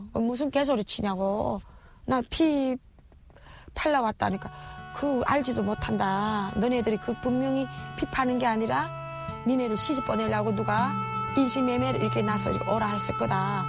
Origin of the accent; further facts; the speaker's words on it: North Korea; 막 거기 외지에서 나를 북한 사람인 거 알아보는 게